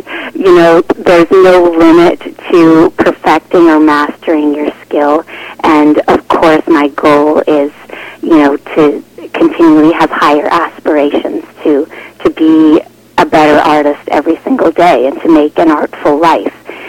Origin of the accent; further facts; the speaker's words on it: British Columbia, Canada; I'm from Vancouver Island, growing up on a lake surrounded by the ocean